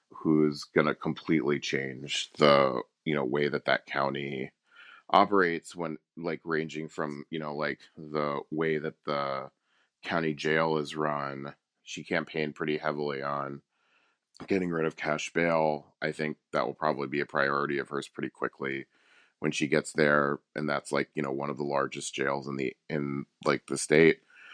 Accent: Houston, Texas, United States; There's a woman named Lena Hidalgo who just got elected down in my hometown of Houston.

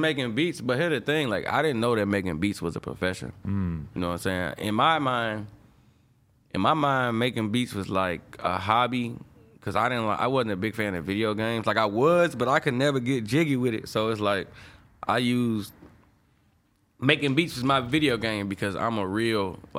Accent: St. Louis, Missouri, United States; Now everybody know I'm from St. Louis because I make sure people know I'm from St. Louis, you know what I'm saying?

